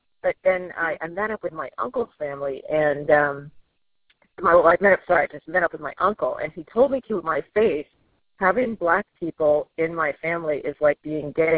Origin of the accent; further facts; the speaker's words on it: San Diego, California, United States; What's crazy too is I grew up in San Diego, and I'm black.